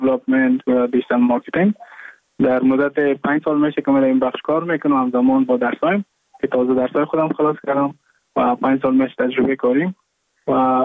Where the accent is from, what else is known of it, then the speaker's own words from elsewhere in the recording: Mazar-i-Sharif, Balkh, Afghanistan; now in Goa, India; از مزار شریف هستم، از قریه شیرآباد که از قریای درفتاده مزار شریف بحث می باشد که ما در سال 2019 ماه جون به هندوستان آمدم